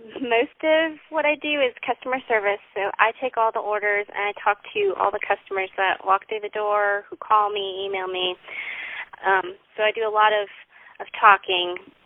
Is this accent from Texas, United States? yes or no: yes; Frisco, Texas, United States; also born or lived in Chicago; now in Fort Mill, United States; I was born in Chicago, Illinois. And when I was six, my family moved to Dallas, Texas. We actually moved just outside North Dallas in a town called Frisco. And we lived there for about 10 years. And then just recently, we moved to Charlotte.